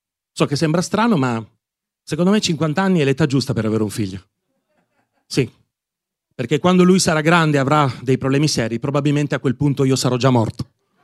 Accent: Piedmont, Italy; vengo dal Piemonte. No, scusate, credevo che vengo dal Piemonte facesse già ridere.

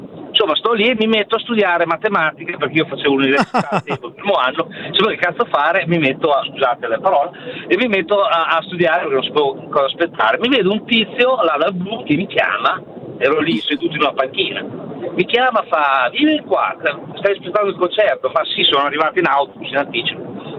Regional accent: Emilia-Romagna, Italy; io non sono di Bologna ma sono della provincia, montagna.

